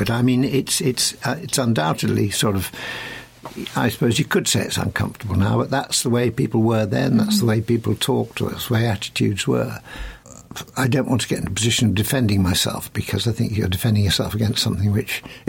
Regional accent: Sheffield, Yorkshire and the Humber, United Kingdom; I knew that I was brought up in Sheffield.

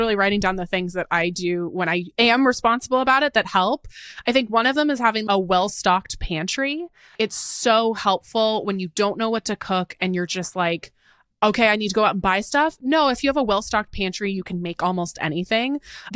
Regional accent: Seattle, Washington, United States; I'm from Seattle. We're a Costco, like Costco runs in our blood here in the Pacific Northwest.

